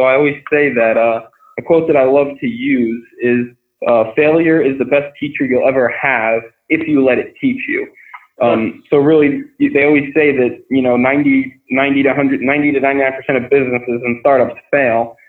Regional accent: San Antonio, Texas, United States; So I'm actually from San Antonio, Texas, so a little bit colder, a little bit colder up here than in Texas.

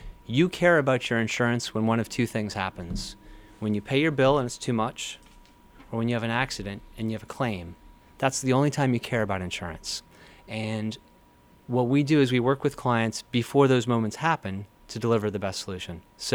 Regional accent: Boston, Massachusetts, United States; I was a local. I grew up locally here in the Boston area. I went down to Virginia, UVA, came back up here

